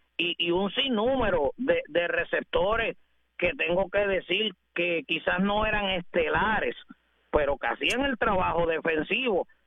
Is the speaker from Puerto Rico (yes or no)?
yes; Puerto Rico; como puertorriqueños